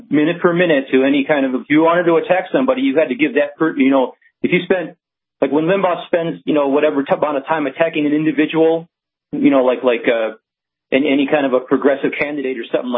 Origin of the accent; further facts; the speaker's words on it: Detroit, Michigan, United States; I grew up in Detroit. My father actually knew Father Coughlin.